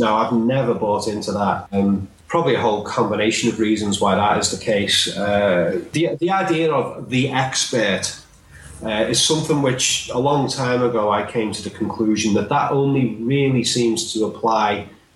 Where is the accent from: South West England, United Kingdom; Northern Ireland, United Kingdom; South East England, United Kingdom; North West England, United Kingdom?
North West England, United Kingdom; accent: Scouse; And I have, as you can probably tell, I mean, my Scouse accent is actually quite tame compared to a lot of the accents in this city.